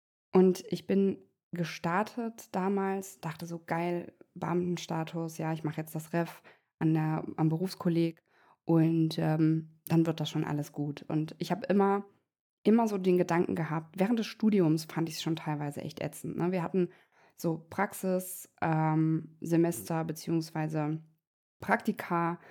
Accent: Saarland, Germany; im Saarland, wo ich herkomme

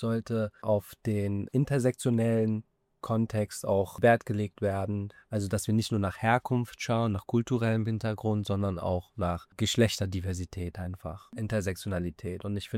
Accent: Berlin, Germany; auch von meiner Vita her als Jugendlicher im Hotspot, Multikulti-Hotspot Berlin aufgewachsen bin

